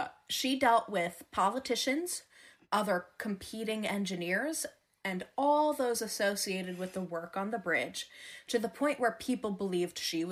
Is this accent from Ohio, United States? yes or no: no; New Jersey, United States; My home state.